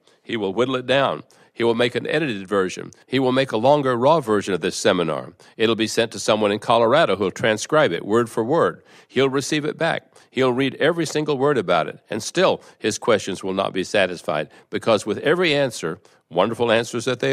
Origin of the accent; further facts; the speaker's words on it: Egypt; I'm from Egypt in the Middle East, and I'm wondering why there aren't opportunities for people in the Middle East or in Egypt